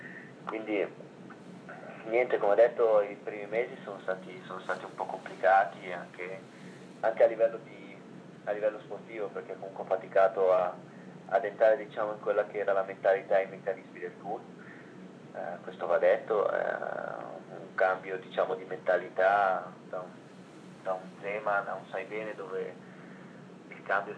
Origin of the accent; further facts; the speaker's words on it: Ticino, Switzerland; io sono nato e cresciuto in Ticino, e essendo molto vicino all'Italia